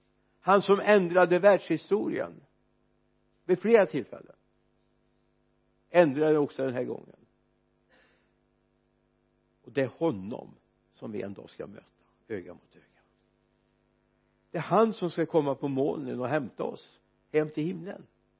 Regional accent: Mariestad, Västra Götaland County, Sweden; born there; Och det är inte hem till Mariestad där jag är född.

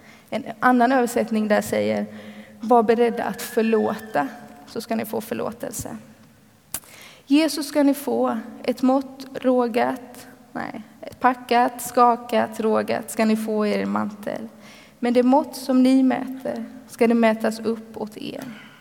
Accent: Småland, Sweden; Och jag kommer från Småland och har fortfarande ganska mycket släkt där.

